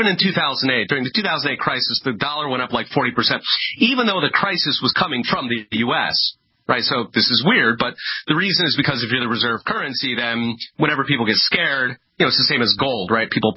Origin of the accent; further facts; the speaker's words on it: Philadelphia, Pennsylvania, United States; I grew up in Philadelphia, and you walk through like South Philly and you can see all the street corners.